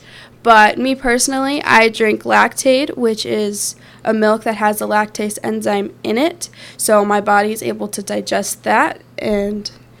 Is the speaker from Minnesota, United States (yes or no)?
yes; Minnesota, United States; as Paul said, I am from Minnesota, Minnesota, and I am the current Lyon County Dairy Princess.